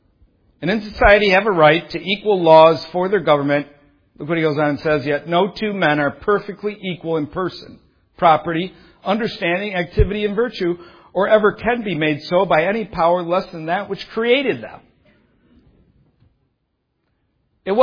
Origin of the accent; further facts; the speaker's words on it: Detroit, Michigan, United States; I'm from Detroit. They're everywhere in Detroit.